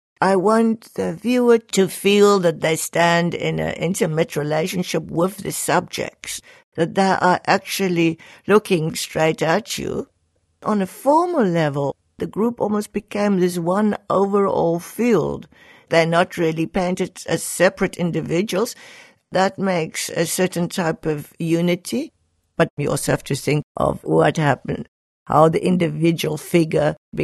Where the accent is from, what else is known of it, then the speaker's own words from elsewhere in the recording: South Africa; moved away; I have to admit, I didn't know that much about Europe when I came from South Africa.